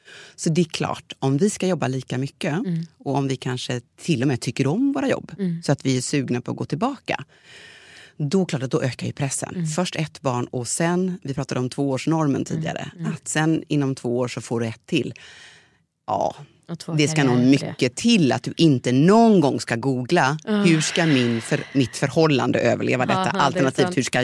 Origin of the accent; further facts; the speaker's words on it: Sweden; born there; här i det här landet där jag är född.